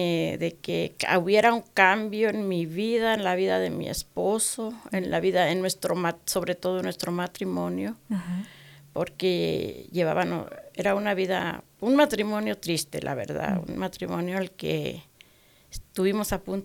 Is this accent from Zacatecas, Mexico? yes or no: yes; Jiménez del Teul, Zacatecas, Mexico; Yo soy de México, del estado de Zacatecas.